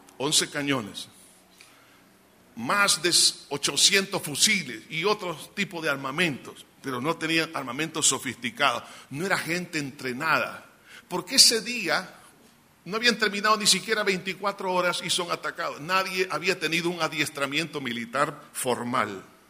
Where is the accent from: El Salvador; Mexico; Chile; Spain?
El Salvador; si eso nos hubiera sucedido a nosotros aquí como nación salvadoreña